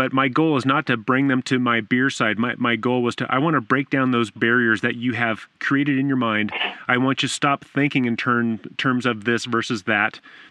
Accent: California, United States; I grew up in Southern California, so that musty smell, I don't want to drink it

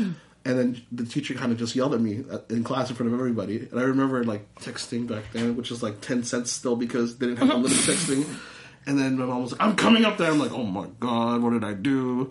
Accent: Redondo Beach, California, United States; I'm from the South Bay, Redondo Beach.

